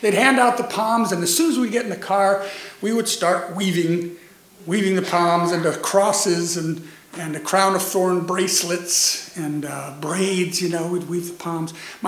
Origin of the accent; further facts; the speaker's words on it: Orlando, Florida, United States; a Catholic boy growing up in Orlando, Florida. Pre-Disney, by the way. Lots of orange groves. And I was full-on Catholic, altar boy and all.